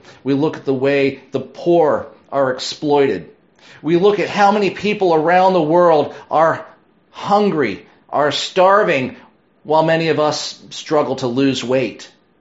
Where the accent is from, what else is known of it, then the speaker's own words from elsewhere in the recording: Lynchburg, Virginia, United States; Many of you know I grew up in Lynchburg, Virginia.